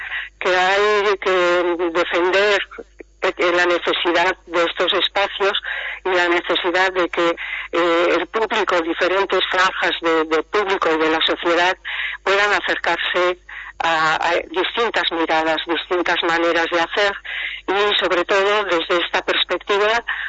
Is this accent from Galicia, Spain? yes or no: yes; Galicia, Spain; Catalan is a second language; now in Barcelona, Spain; jo soc de Barcelona, encara que parlo una mica difícil, una mica català, però parlo, i sí, sí, bueno, soc en gallega, però bueno, considero de Barcelona perquè porto molts anys aquí.